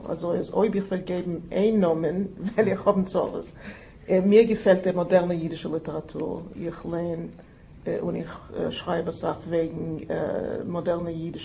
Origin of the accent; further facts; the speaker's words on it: Germany; born there; first language Yiddish; German is a second language; Ich bin geboren geworden in Deutschland von polnischen Eltern, was haben gerade Jiddisch in der Heim.